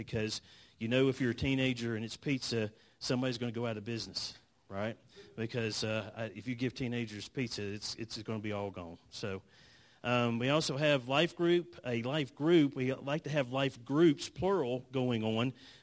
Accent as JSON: {"language": "English", "region": "North Carolina", "country": "United States", "said": "so I'm from North Carolina, so this looks like an East Coast church because if it gets like just a dusting, we stay home."}